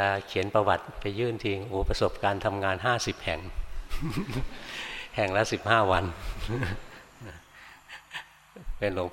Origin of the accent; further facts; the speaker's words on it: Bangkok, Thailand; born there; แต่ก่อนเราเกิดในกรุงเทพนะเกิดมาก็เห็นแต่แสงไฟ